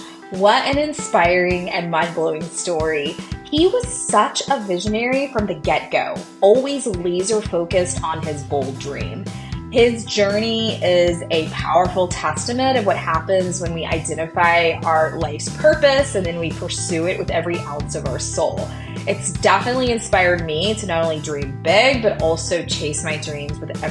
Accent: Atlanta, Georgia, United States; from Atlanta, Georgia.

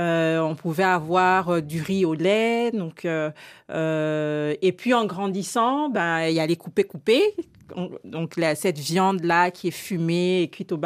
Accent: Libreville, Estuaire, Gabon; Alors, moi j'ai grandi à Libreville au Gabon dans une famille, on va dire, plutôt classique.

